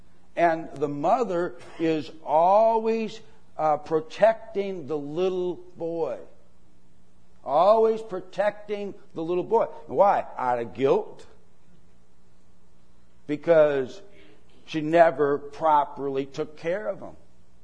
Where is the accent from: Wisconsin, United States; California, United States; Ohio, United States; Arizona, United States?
Wisconsin, United States; Delafield; When I grew up in Delafield, and we had Yunker's Tavern in town.